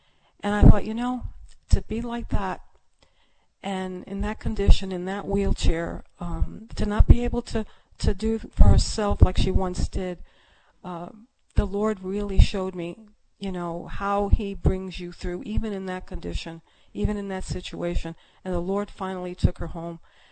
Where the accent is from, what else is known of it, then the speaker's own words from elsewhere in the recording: United States; born there; that I was born in. I loved this nation. I mean, to the point where I really was very, very proud of being an American.